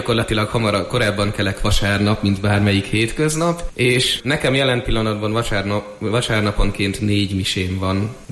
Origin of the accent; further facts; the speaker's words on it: Eger, Heves, Hungary; Igazából én Egerben születtem, és már 22 éve itt is élek.